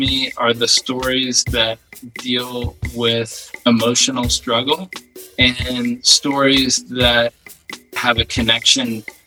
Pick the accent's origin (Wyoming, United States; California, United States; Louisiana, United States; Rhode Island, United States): California, United States; my takeaway from growing up in the East Bay was being adaptable